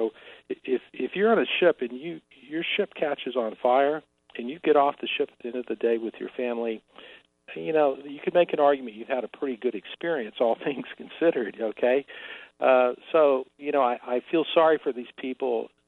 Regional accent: New Orleans, Louisiana, United States; I'm from New Orleans originally. Went to law school there

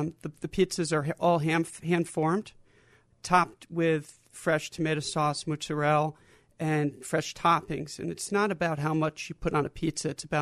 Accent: New Haven, Connecticut, United States; this great pizza that my family and I grew up eating in New Haven.

